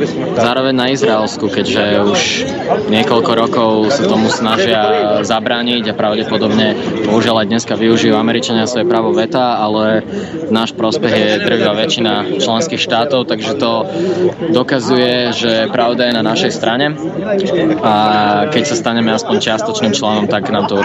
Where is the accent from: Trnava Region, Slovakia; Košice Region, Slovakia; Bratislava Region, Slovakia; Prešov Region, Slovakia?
Bratislava Region, Slovakia; Bratislava; Tak ja som z Bratislavy v podstate, ale môj otec je Palestínčan, moja mama je Slovenka.